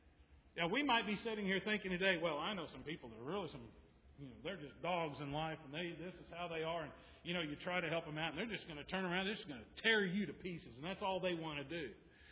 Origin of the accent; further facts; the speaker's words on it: Oklahoma, United States; I grew up in Oklahoma.